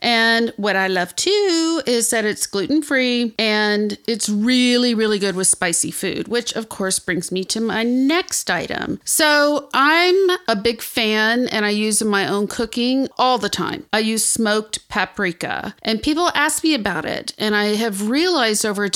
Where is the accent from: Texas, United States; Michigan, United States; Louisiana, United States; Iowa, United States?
Texas, United States; also born or lived in Acapulco, Mexico; now in New York City, United States; You know, I grew up in South Texas, Acapulco, Mexico, and the Texas Hill Country, which is located between San Antonio and Austin.